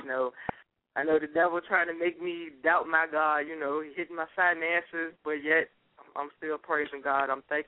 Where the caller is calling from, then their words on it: Richmond, Virginia, United States; I'm calling from Richmond, Virginia.